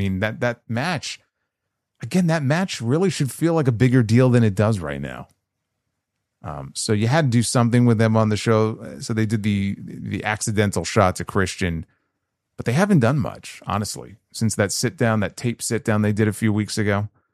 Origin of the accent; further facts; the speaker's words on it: England, United Kingdom; I'm going to England. I'm in my home country. No Englishman has ever done this before.